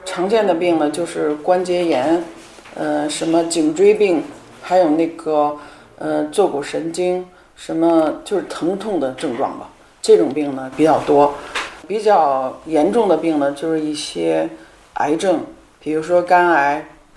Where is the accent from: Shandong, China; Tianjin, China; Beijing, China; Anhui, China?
Beijing, China; now in Romania; 我来自中国北京，